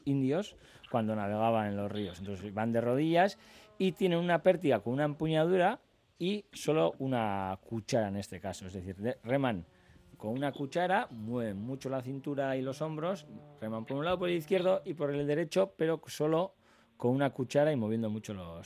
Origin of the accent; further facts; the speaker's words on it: Bilbao, Basque Country, Spain; que si se hace el Sella hay que hacer el Bilbao también, que para eso somos de Bilbao.